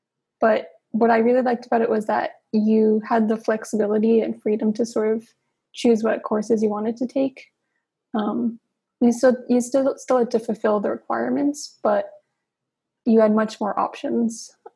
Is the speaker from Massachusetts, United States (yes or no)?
yes; Massachusetts, United States; I grew up in Massachusetts near Boston.